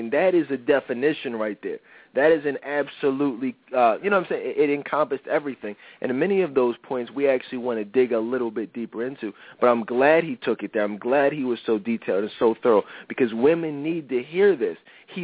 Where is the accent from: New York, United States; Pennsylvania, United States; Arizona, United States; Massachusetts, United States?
Pennsylvania, United States; Philadelphia; And obviously you guys know I'm from Philly.